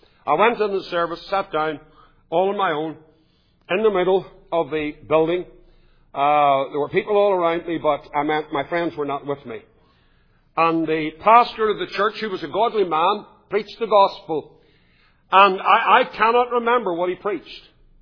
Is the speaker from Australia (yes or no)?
no; Belfast, Northern Ireland, United Kingdom; I grew up in East Belfast under the shadow of the shipyard